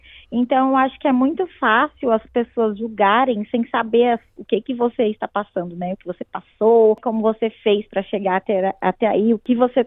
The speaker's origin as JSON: {"language": "Portuguese", "country": "Brazil", "moved": "as an adult", "lives_now": "Australia", "said": "desde que eu saí do Brasil, eu tinha isso em mente, de seguir esse caminho. E, assim, é como um sonho para mim estudar isso aqui na Austrália também."}